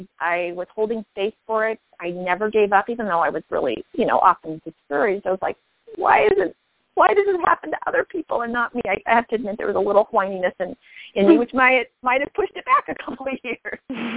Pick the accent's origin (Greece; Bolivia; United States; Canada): United States; because I'm an American and I speak one language besides energy